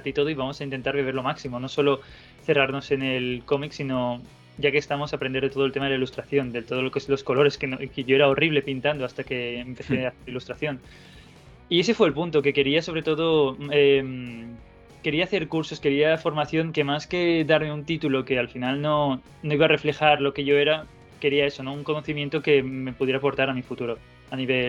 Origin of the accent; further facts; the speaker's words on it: Cerdanyola del Vallès, Catalonia, Spain; que se hace en mi pueblo, en Sardañola del Vallès.